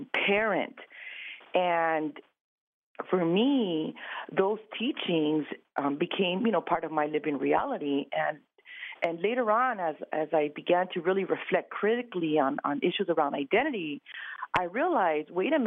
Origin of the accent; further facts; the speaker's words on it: Mexico; I always knew that I was Mexican or was growing up in Mexican culture, but it was never defined and it was never called out.